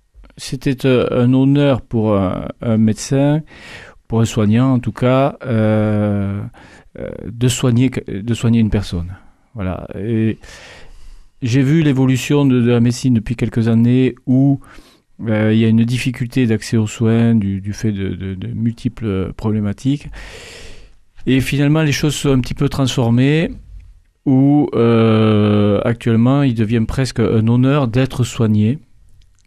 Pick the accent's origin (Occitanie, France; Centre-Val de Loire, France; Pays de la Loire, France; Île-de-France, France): Occitanie, France; Revel; je suis de Revel. Je suis même natif de Revel. Et c'est une ville où je suis revenu pratiquer la médecine pendant une quinzaine d'années. Et actuellement, je suis habitant à Revel